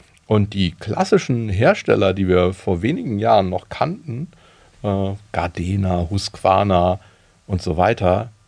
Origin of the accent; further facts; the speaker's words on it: Germany; Denn immerhin bin ich ja Deutscher